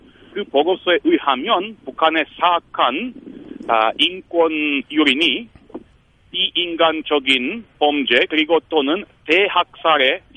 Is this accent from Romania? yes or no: yes; Romania; Korean is a second language; moved away as an adult; 루마니아에 태어나 거기서 20년 동안 살았습니다.